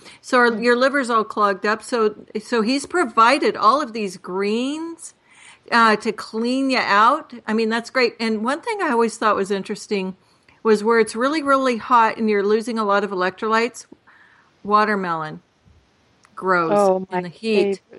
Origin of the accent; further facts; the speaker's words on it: California, United States; because I grew up in California, our oranges didn't look anything like the oranges that are in our produce section.